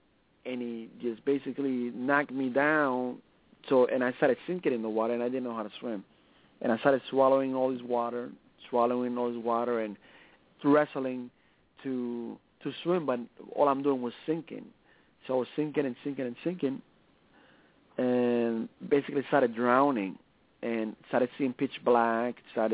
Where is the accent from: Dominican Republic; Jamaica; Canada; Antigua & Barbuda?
Dominican Republic; now in Miami, United States; So you can say that I was sort of, at the later part of my life, I was raised here in America. But Miami's awesome.